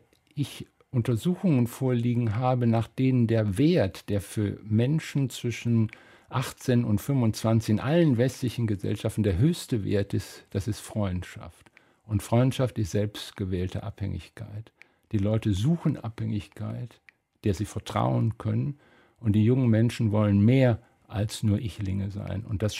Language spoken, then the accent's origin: German; West Germany, Germany; und das ist ein bisschen unverschämt, das als Westdeutscher zu sagen